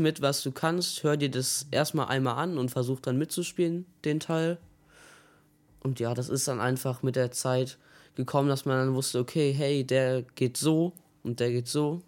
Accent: Weflinghofen, North Rhine-Westphalia, Germany; ich bin ja an Schützenfest geboren hier in Weflinghofen.

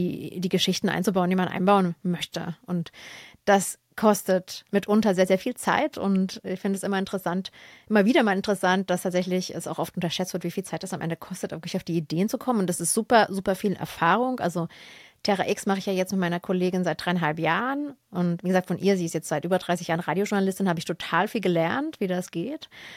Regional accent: Saxony, Germany; Ich komme aus Sachsen, aus der Nähe von Dresden, aus dem Erzgebirge.

